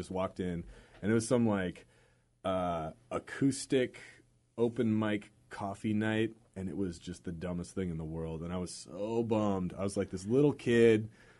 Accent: Bellevue, Washington, United States; I grew up on the east side, so I grew up in Bellevue, and there used to be an all-ages club out there called Ground Zero.

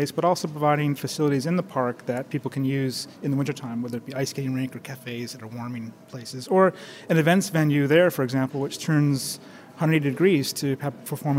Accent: Chicago, Illinois, United States; I grew up in Chicago, make no small plans.

